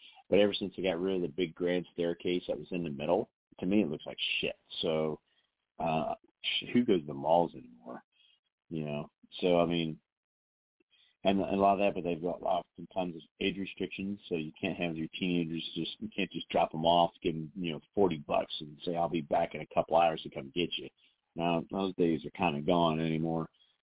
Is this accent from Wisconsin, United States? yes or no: no; Dayton, Ohio, United States; I mean, where I grew up in Belmont, that's actually very rare.